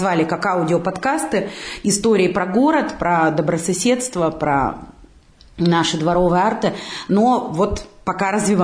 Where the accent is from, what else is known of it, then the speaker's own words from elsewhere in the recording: Krasnodar Krai, Russia; я родилась и выросла на Кубани